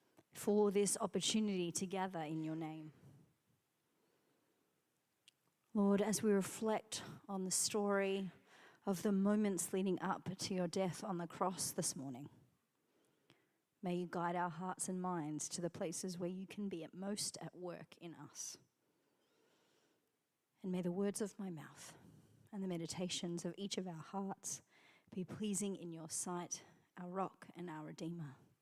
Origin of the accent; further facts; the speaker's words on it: Australia; It was in stark contrast to growing up in Australia